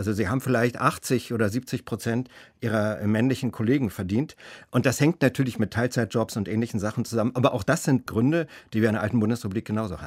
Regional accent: Berlin, Germany; wie man als Berliner sagt.

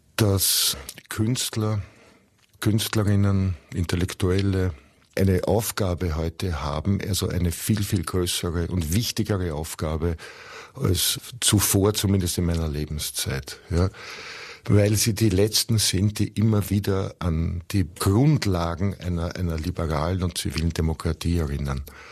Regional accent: Austria; dann sage ich Ihnen als Österreicher

